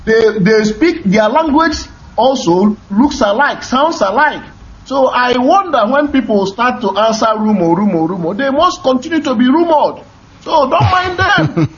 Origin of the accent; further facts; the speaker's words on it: Iye, Abia, Nigeria; I am from Iye, Isia Langwa. We have a very common boundary with Mbise.